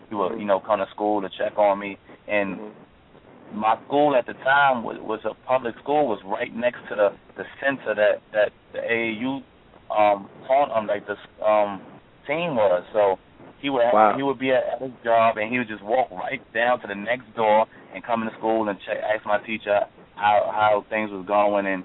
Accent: Harlem, New York, United States; I'm from Harlem and I'm a Leo.

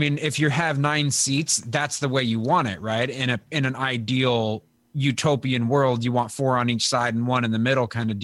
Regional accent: United States; See, I am an American, and so I really don't want Donald Trump to win

